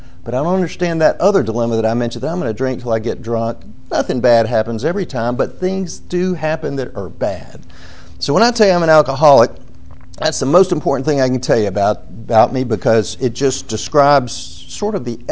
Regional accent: Atlanta, Georgia, United States; born there; I was born in Atlanta, Georgia.

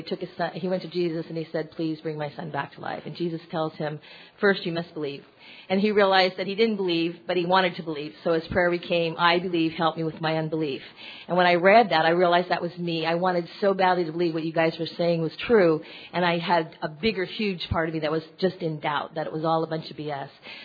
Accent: California, United States; Hi. My sobriety date is September 10th, 1992, and I'm from California.

